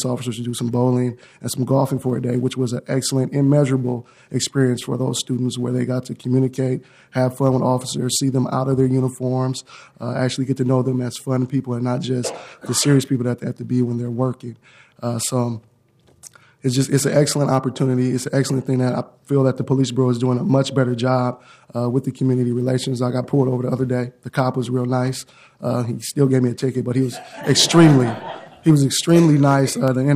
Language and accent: English; Portland, Oregon, United States; I grew up in Northeast Portland. I was a part of gangs as a youth.